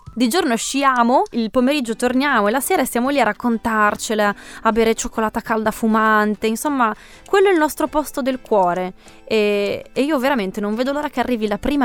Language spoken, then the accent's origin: Italian; Friuli-Venezia Giulia, Italy; io ho un gruppo di amici che conosco da sempre, con cui sono cresciuta, diventata grande in Friuli